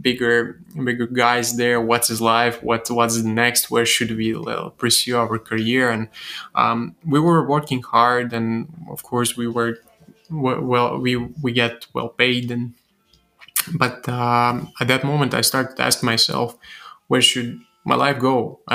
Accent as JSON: {"language": "English", "town": "Rezekne", "region": "Latgale", "country": "Latvia", "second_language": "English", "said": "I'm from Rezekne. There was no huge chemistry laboratories like here."}